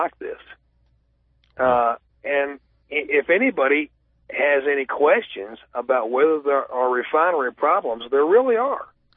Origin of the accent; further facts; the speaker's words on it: Texas, United States; born there; I was born here in Texas